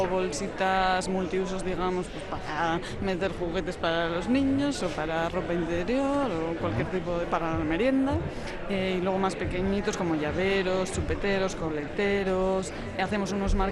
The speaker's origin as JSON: {"language": "Spanish", "town": "Ermua", "region": "Basque Country", "country": "Spain", "lives_now": "Amorebieta, Spain", "said": "Yo soy de Ermua, pero vivo hace nada, 3 añitos en Amorebieta"}